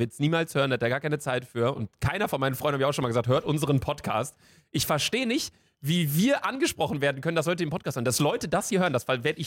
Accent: Bielefeld, North Rhine-Westphalia, Germany; now in Köln, Germany; vielleicht ist das bei uns zu Hause in Bielefeld anders

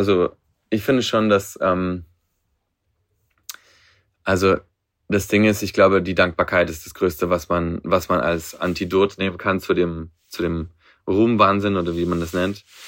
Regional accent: Barcelona, Catalonia, Spain; ich weiß, Barcelona ist meine Heimat, aber bei ihm ist es schon so, dass er das, glaube ich, nicht weiß.

